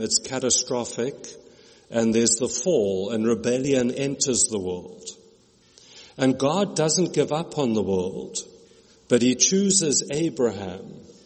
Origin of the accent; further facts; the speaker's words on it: KwaZulu-Natal, South Africa; or that I'm South African and that I grew up in Natal, but I'm not Dutch South African, I'm English South African.